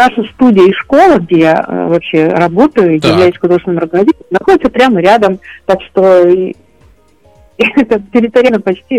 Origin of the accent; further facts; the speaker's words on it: Zaporizhzhia, Zaporizhzhia Oblast, Ukraine; born there; Ну, я родилась в Украине, в городе Запорожье.